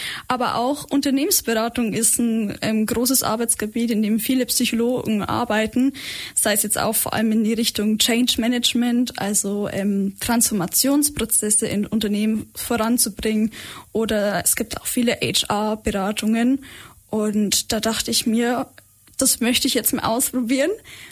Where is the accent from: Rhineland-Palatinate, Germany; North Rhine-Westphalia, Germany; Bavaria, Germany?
Bavaria, Germany; Regensburg; now in Ulm, Germany; studiere hier in Ulm im vierten Bachelorsemester Psychologie. Ursprünglich komme ich aus Regensburg, also wahrscheinlich hört man es auch ein bisschen am Dialekt.